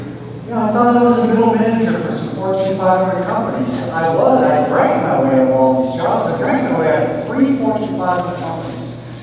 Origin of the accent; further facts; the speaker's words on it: Tucson, Arizona, United States; I'm from Tucson, Arizona, and this is my first meeting.